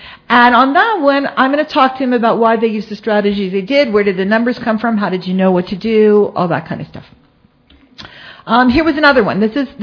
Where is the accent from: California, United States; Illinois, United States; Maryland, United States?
Maryland, United States; Baltimore; And I still remember a high school teacher. I grew up in Baltimore, and he was not very great in math, but he was a fabulous teacher.